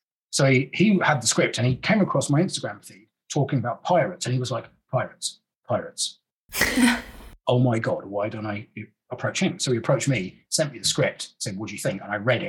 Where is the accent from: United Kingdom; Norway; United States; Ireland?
United Kingdom; accent: British; And with my long hair and my British accent, I'm a shoo-in for it.